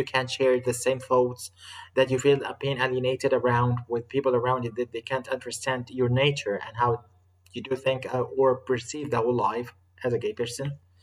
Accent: Egypt; I'm from Egypt and I want to discuss this kind of point with you

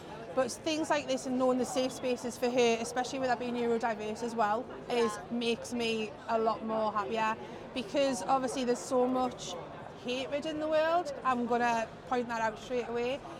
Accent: Newcastle, North East England, United Kingdom; We're from Newcastle, but it's great to come over and support Gateshead as well

